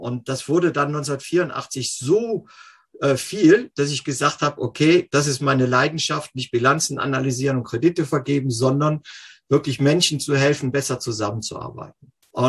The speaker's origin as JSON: {"language": "German", "town": "Cologne", "region": "North Rhine-Westphalia", "country": "Germany", "tie": "born or raised there", "said": "Ursprünglich bin ich in Köln aufgewachsen"}